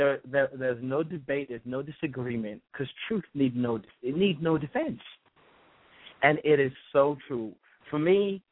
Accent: Nigeria; also born or lived in England; I was born in England. I'm Nigerian. I was born in England. I've lived in Nigeria. I've lived in England. I've lived here.

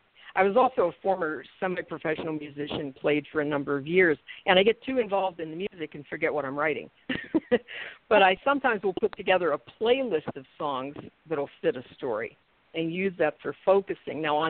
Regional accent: Brownsville, Pennsylvania, United States; It's a little town called Brownsville. And I rarely find people who know it. In the southwestern corner of the state between West Virginia and Maryland, down in that corner.

